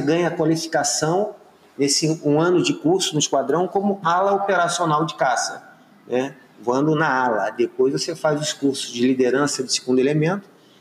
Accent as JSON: {"language": "Portuguese", "region": "Rio de Janeiro", "country": "Brazil", "said": "Ah, eu sou carioca, né? Eu sou morador da Vila da Penha, né?"}